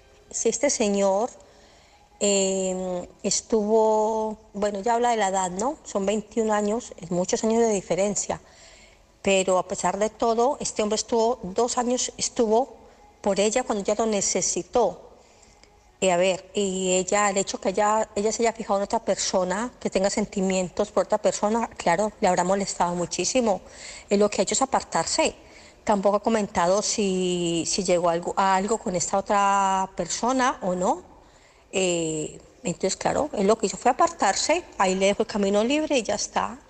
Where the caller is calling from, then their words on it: Barcelona, Catalonia, Spain; de Barcelona